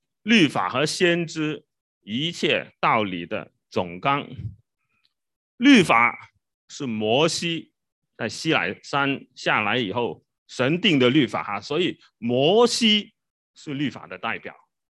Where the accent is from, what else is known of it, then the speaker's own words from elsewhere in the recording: China; 我们中国人的文化是吃的文化哈，我们的中餐馆到处都是人家很多 很喜欢吃我们的东西。